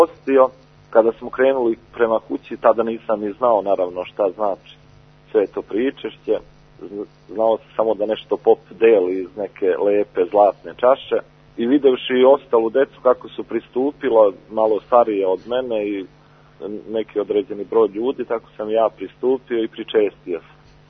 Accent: Belo Polje, Peć District, Kosovo; ja sam rođen dole u Metohiji u Peći, živeo do 18. godine, to jest odrastao u jednom naselju ili selu 2 km udaljenom od Peći, Belo Polje.

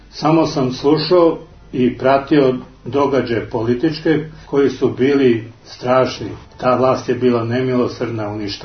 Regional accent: Belgrade, Serbia; born there; Rođen sam u Košutnjaku, i to za vreme rata.

